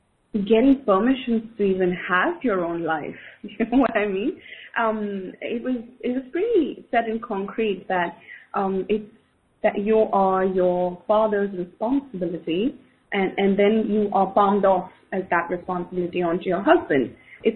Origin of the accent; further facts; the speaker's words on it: India; as an Indian woman